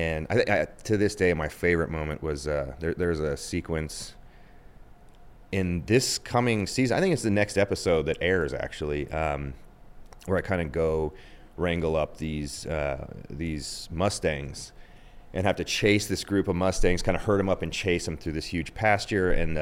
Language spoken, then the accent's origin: English; Ohio, United States; moved away as an adult; now in Los Angeles, United States; So I guess, you know, I'm from Ohio. That's where the journey started.